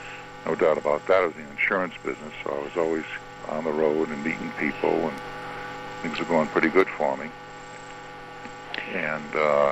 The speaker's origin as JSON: {"language": "English", "town": "Cranston", "region": "Rhode Island", "country": "United States", "tie": "born there", "said": "I was born in Cranston, Rhode Island."}